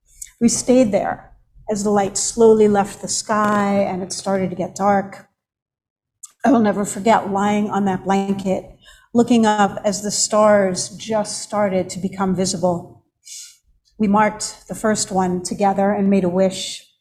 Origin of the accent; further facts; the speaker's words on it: New York, United States; I grew up on Long Island, just a 45-minute drive from Manhattan, where there was so much light from the night sky.